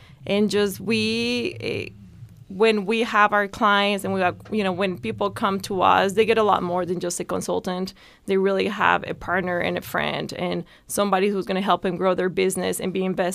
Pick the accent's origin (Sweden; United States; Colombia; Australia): Colombia; Yeah, so I came from Colombia. I played golf at the University of Arizona.